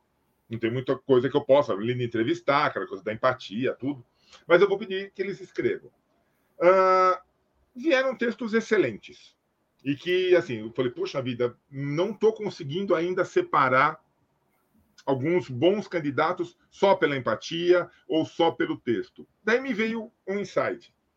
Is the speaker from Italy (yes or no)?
yes; Italy; Portuguese is a second language; Eu, como bom italiano, sei que de vez em quando eu atropelo as palavras